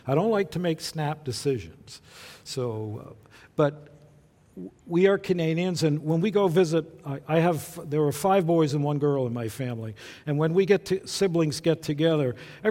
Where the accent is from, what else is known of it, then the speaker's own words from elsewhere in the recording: Groton, Vermont, United States; also born or lived in New Hampshire; I was born in New Hampshire, just across the Connecticut River from the village where I grew up in Vermont. By the way, my dad and mom never left the village of Groton, Vermont.